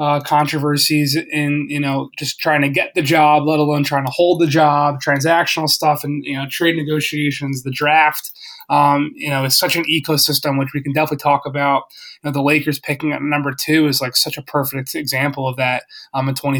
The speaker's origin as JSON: {"language": "English", "town": "Philadelphia", "region": "Pennsylvania", "country": "United States", "said": "It started with the fact that I'm from Philly originally."}